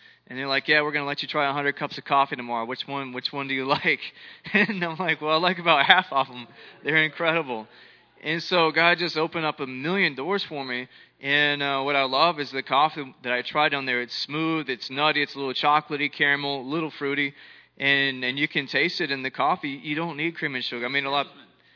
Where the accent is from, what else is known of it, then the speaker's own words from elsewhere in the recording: United States; I didn't like coffee growing up in America.